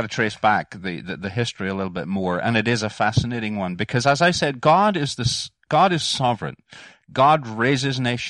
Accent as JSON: {"language": "English", "town": "Bangor", "region": "Northern Ireland", "country": "United Kingdom", "tie": "born or raised there", "said": "I'm a townie. I grew up in Bangor, Northern Ireland."}